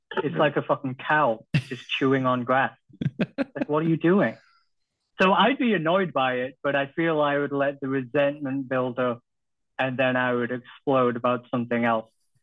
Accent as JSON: {"language": "English", "region": "England", "country": "United Kingdom", "said": "I'm English and all Americans eat disgustingly."}